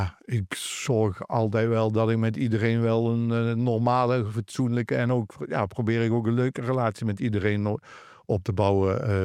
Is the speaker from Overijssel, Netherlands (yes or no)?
no; Arcen, Limburg, Netherlands; En toen ging vrijdagavond bij ons thuis in Arsen ging de telefoon. En mijn moeder nam op